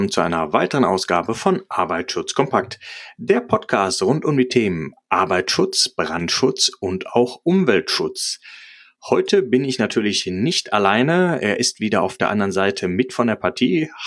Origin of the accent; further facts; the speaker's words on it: North Rhine-Westphalia, Germany; bei uns im Rheinland, im Ruhrgebiet